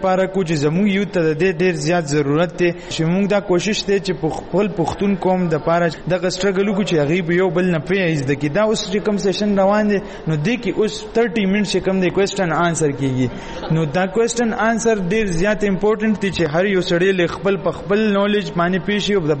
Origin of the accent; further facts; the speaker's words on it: Peshawar, Khyber Pakhtunkhwa, Pakistan; now in Lahore, Pakistan; زه ایم سی کالج کې سبق ویم لاهور کې د پولیټیکل ساينس سټوډنټ ایم د ایم فیل او زه د پېښور اوسیدونکی یم